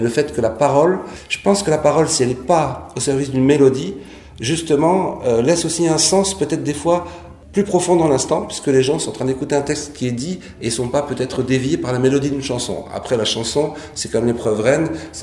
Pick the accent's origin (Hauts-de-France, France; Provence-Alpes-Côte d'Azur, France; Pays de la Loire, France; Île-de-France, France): Hauts-de-France, France; Lille; Moi, je suis originaire de Lille, du Nord.